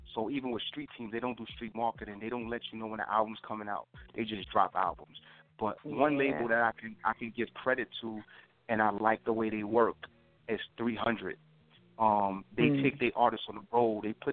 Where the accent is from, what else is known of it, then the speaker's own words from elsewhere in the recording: New York, United States; I came about in Harlem. I'm from Harlem